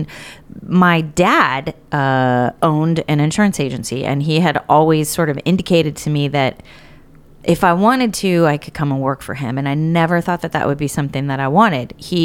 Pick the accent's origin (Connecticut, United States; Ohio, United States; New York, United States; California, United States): California, United States; Yes, well, so I'm born and raised in California, Sonoma County, and still live in Sonoma County.